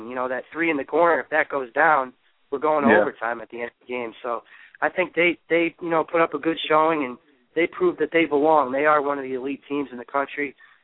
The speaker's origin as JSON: {"language": "English", "region": "Connecticut", "country": "United States", "tie": "born or raised there", "said": "I grew up in Connecticut, loved the Big East, used to go to the Big East tournament every year."}